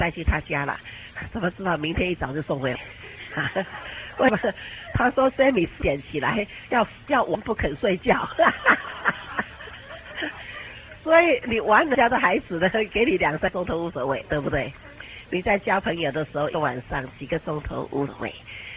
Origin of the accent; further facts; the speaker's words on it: China; 比如说我们中国今天吃稀饭，你们喜不喜欢啊？我们中国人吃的东西啊